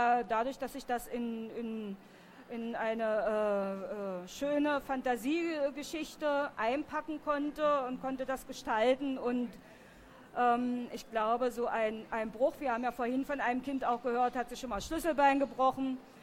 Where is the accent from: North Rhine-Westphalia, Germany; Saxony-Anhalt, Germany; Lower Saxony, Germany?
Saxony-Anhalt, Germany; Magdeburg; die kann ich zu Hause in meiner Heimatstadt Magdeburg überhaupt nicht so fortsetzen